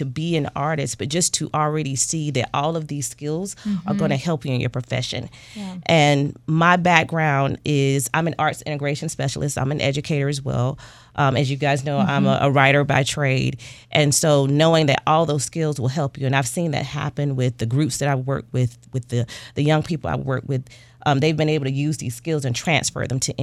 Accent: Darlington, South Carolina, United States; But we wanted to make sure I started this in my hometown of Darlington, South Carolina first.

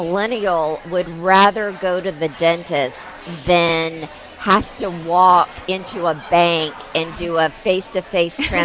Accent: the South, United States; We're from the South.

